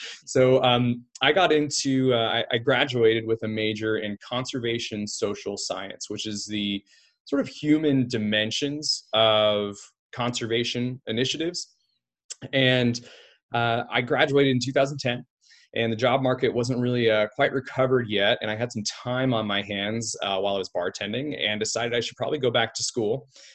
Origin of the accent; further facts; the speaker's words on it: Idaho, United States; Well, I grew up in Idaho. My family moved here when I was really young, 5, and I'm not allowed to say where we moved from.